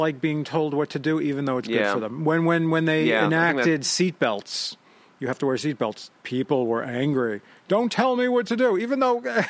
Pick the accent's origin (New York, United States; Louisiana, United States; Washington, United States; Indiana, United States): New York, United States; New York is not. I'm from New York.